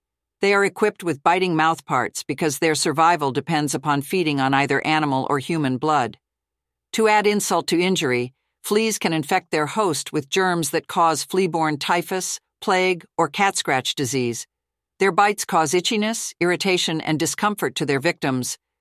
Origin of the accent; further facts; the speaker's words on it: the South, United States; now in Idaho, United States; I grew up in the South, and these guys are a massive problem for everyone.